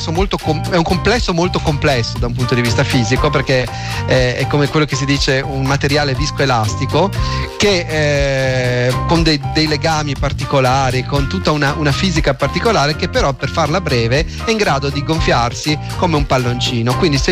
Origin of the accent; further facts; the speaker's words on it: Liguria, Italy; normalmente da buon ligure, io mi limito molto nella preparazione, raramente ho fatto pane, sempre fatto focacce, perché nella mia regione si fanno le focacce